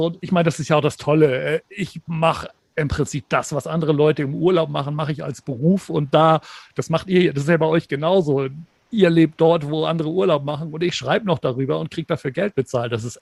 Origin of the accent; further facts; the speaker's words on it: Hamburg, Germany; Also ich bin in Hamburg geboren, bin hier auch zur Schule gegangen, habe hier studiert und hier mein Examen gemacht